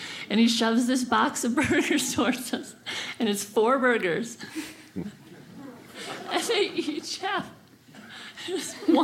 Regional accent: Minnesota, United States; now in Los Angeles, United States; I'm from Minnesota where we don't have it, and I live in LA now

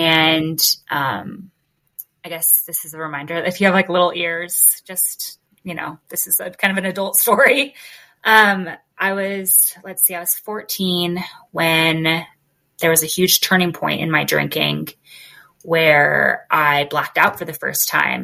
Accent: Denver, Colorado, United States; born there; But yeah, I was born in Denver, where I currently live, but I ended up moving around.

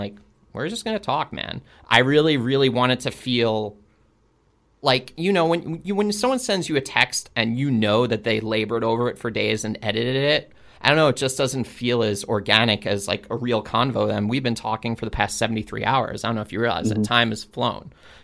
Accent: Long Island, New York, United States; But they're from Long Island, and I'm from Long Island, and I had no idea.

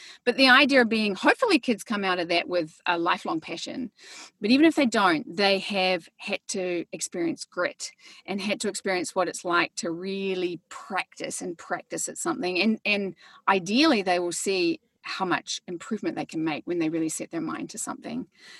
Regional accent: New Zealand; moved away as an adult; now in United States; I'm from New Zealand, if anybody's wondering about my funny accent. But I have been in the US. I came over for college, and I've been in Silicon Valley with my husband.

